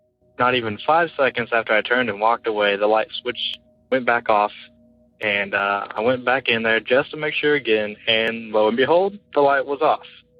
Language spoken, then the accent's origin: English; Springfield, Missouri, United States; I am from Springfield, Missouri. I have one story for you from when I was younger, about 12 years ago. I grew up in the country, outside of Springfield.